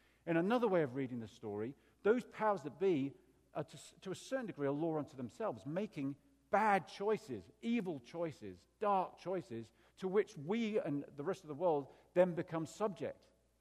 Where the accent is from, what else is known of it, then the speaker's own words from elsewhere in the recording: England, United Kingdom; And, you know, I come from England.